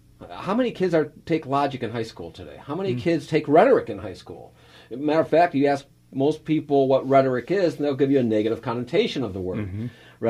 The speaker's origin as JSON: {"language": "English", "country": "Canada", "tie": "born or raised there", "said": "My father moved us to Canada when I was a young man. I grew up in Canada"}